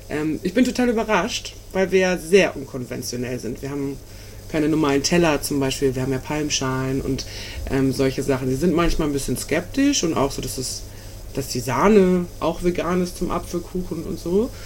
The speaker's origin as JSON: {"language": "German", "region": "Schleswig-Holstein", "country": "Germany", "said": "wie gesagt, ich komme ja auch aus Dithmarschen"}